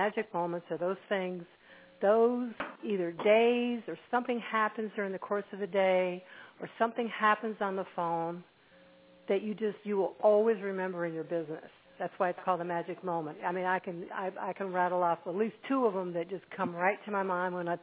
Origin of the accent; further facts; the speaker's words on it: New England, United States; I've done that drive. I'm from New England.